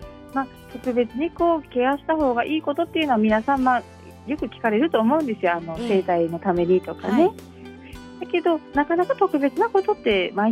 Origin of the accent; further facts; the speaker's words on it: Kagoshima, Japan; accent: Kagoshima dialect; 私よく鹿児島弁で喋ると